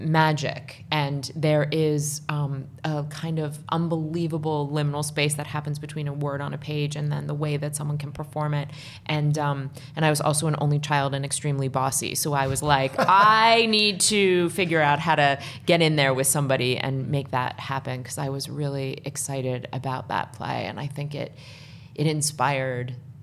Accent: Washington, District of Columbia, United States; born or raised there

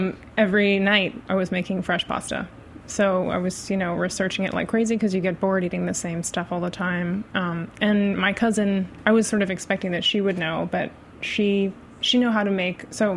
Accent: Annapolis, Maryland, United States; It was I grew up in Annapolis. It's really gorgeous there.

